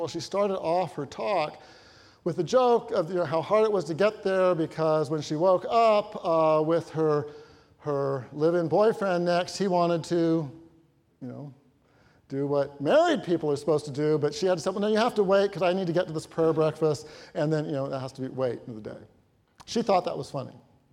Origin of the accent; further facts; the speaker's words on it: Federal Way, Washington, United States; in my hometown of Federal Way in 1998.